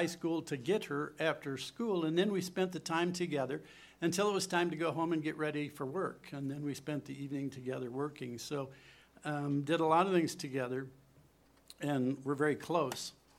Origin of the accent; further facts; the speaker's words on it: Urbandale, Iowa, United States; I grew up in Iowa, a small town, well, at least at the time it was a small town, called Urbandale, west of Des Moines.